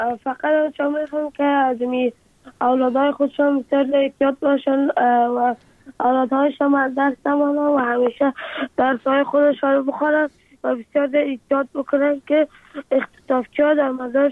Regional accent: Afghanistan; افغانستان و وطن خودم

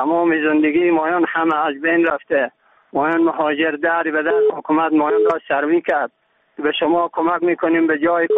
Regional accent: Baghlan, Afghanistan; از ولایت بغلان.

